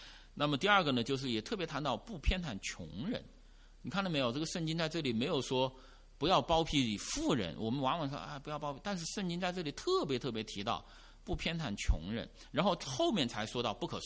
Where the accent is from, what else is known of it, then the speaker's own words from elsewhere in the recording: China; 就说按我们中国人的话说，就是什么呢？法大于情啊，法大于情。